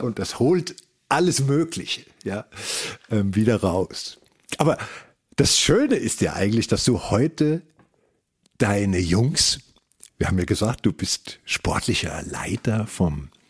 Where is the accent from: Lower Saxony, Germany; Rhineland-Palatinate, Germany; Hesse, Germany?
Hesse, Germany; Darmstadt; also born or lived in Vorarlberg; now in Austria; wir sind beide in Darmstadt aufgewachsen, lass es uns mal so formulieren, und wir haben beide, wie wir festgestellt haben, exakt 17 Jahre in Vorarlberg verbracht.